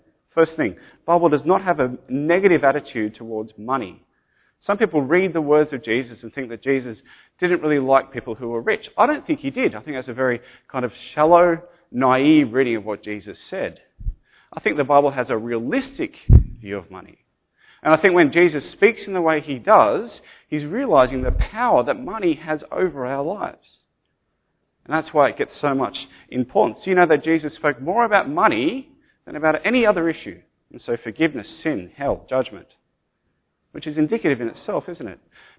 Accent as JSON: {"language": "English", "town": "Sydney", "region": "New South Wales", "country": "Australia", "tie": "born or raised there", "said": "I grew up in Sydney, just here in the Sutherland Shire."}